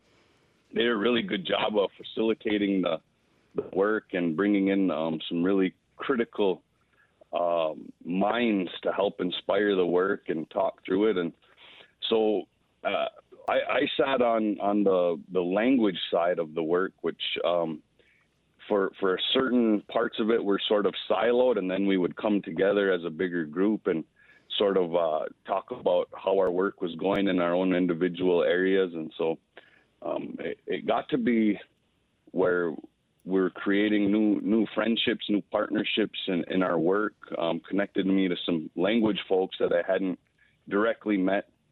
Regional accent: Wisconsin, United States; my father coming from the town of Neopit here on the reservation, my mother from the town of Kashina, and I come from the Menominee Nation. I'm from the Bear Clan.

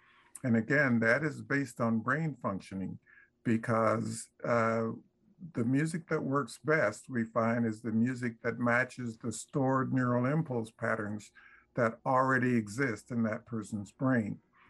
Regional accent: Topeka, Kansas, United States; because I grew up in Topeka, Kansas, and was there during the time of Brown versus Board.

